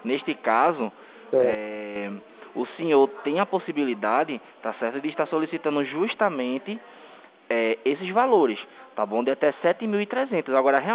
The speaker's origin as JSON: {"language": "Portuguese", "town": "Recife", "region": "Pernambuco", "country": "Brazil", "said": "Eu sou de Recife, né?"}